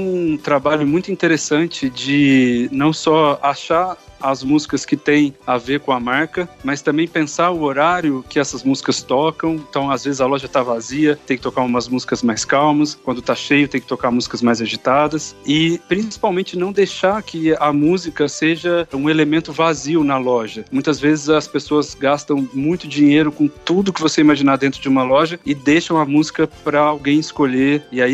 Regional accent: Franca, São Paulo, Brazil; now in São Paulo, Brazil; Eu sou de Franca, interior de São Paulo, e sempre fui fissurado por música, tive bandas lá e tudo mais. Quando eu vim para São Paulo com 18 anos, em 2005

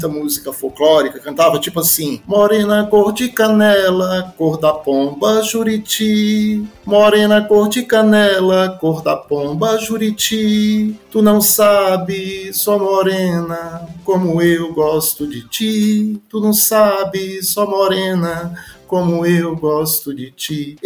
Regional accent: Itororó, Bahia, Brazil; Então, eu sou baiano, eu nasci numa cidadezinha do interior da Bahia, chamada Itororó, é sul da Bahia, fica perto de Ilhéus, Itabuna, naquela região.

